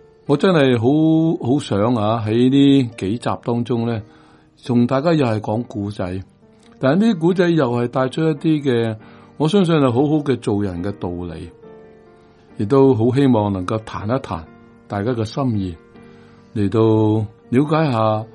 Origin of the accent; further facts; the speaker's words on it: Guangdong, China; 点心就系好似我哋广东人所食嘅点心啦。